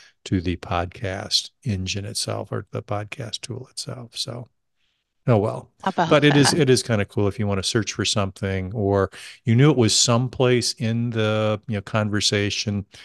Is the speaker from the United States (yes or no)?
yes; California, United States; accent: California; maybe it's not as good with my California accent